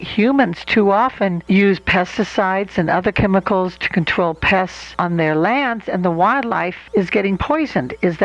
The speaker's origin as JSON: {"language": "English", "region": "California", "country": "United States", "tie": "born or raised there", "said": "I grew up in Orange County when it was agriculture and when it was orange and walnut groves"}